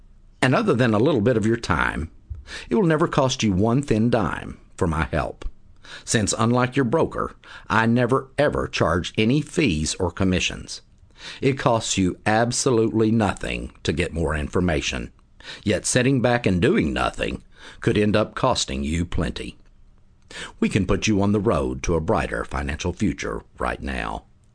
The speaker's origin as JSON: {"language": "English", "region": "Texas", "country": "United States", "tie": "born or raised there", "said": "born and raised in Texas, and working with clients right here in the Dallas-Fort Worth Metroplex and all over the rest of this big old Lone Star State"}